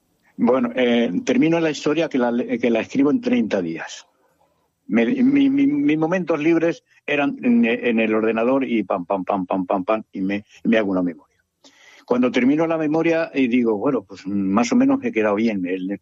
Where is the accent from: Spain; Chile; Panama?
Spain; Jódar, Andalusia; born there; also born or lived in Villajoyosa / Benidorm; now in Finestrat, Spain; mis 4 estaciones son Jódar, que es mi pueblo de nacimiento, Villajoyosa, que es mi segunda casa, Benidorm, que es la tercera, y cuarto ya es cuando me vengo a vivir a Finestrat.